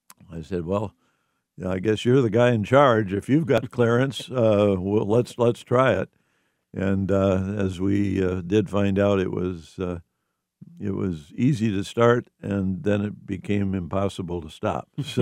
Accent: Saginaw, Michigan, United States; who was at the First Congregational Church in my hometown of Saginaw

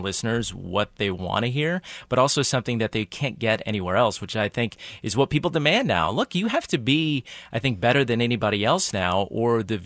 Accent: North Kansas City, Missouri, United States; I grew up in North Kansas City. And so we are hometown people. I mean, we were born in Kansas City, raised in Kansas City, happened to have some larger market experience, and then came back.

